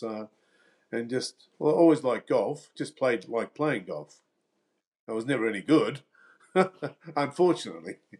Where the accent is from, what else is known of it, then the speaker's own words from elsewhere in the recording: Euroa, Victoria, Australia; I'm from a small town called Euroa, 100 miles northeast of Melbourne.